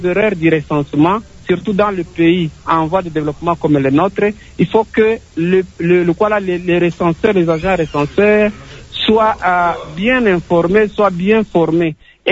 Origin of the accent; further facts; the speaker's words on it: Bukavu, South Kivu, DR Congo; par exemple ici chez nous à Bukavu